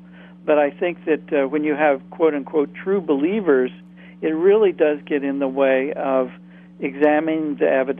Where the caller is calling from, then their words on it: Maine, United States; I'm calling you from Maine tonight.